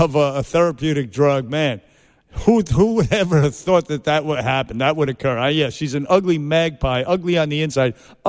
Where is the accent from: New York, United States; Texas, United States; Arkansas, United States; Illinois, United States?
New York, United States; Bronx; I'm from the Bronx, you're from Brooklyn.